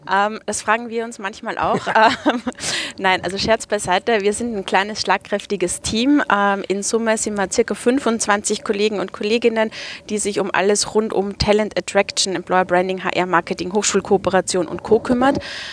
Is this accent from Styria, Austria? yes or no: no; Vienna, Austria; now in Bonn, Germany; Wir kommen eigentlich aus Österreich, aus dem wunderschönen Wien. Aber spannende Aufgaben in der Telekom haben uns dann tatsächlich zur Deutschen Telekom nach Bonn gebracht. Und deswegen pendeln wir auch so ein bisschen hin und her